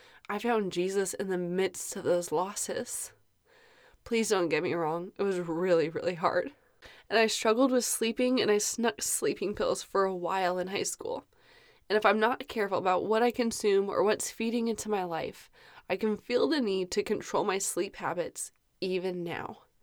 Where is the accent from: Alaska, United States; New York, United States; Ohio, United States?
Alaska, United States; North Pole; I am originally from North Pole, Alaska. My grandparents and my mom moved us back home to be near our family.